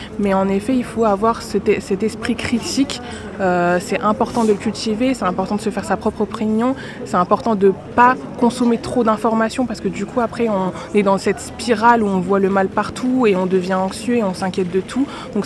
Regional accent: Arras, Hauts-de-France, France; on a grandi à Arras. On sait que c'est une ville très calme

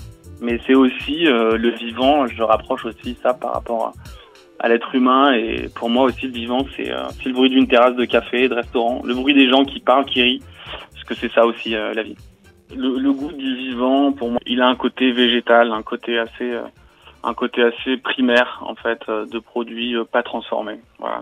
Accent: Bayonne, Nouvelle-Aquitaine, France; now in Paris, France; je suis né à Bayonne, je viens du sud-ouest. C'est une région que j'affectionne tout particulièrement, que j'ai quittée il y a quelques temps pour m'installer à Paris.

